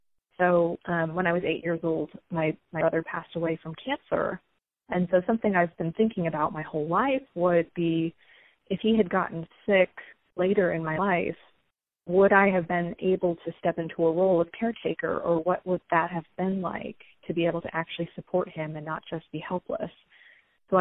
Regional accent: Nebraska, United States; now in Boone, United States; I live in Boone now. Yep, I'm originally from Nebraska.

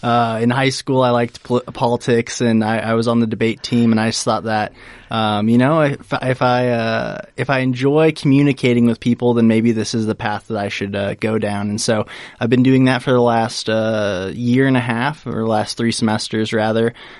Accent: Winterset, Iowa, United States; So I am from Winterset, Iowa, which is about an hour and 15 minutes or so away from Ames.

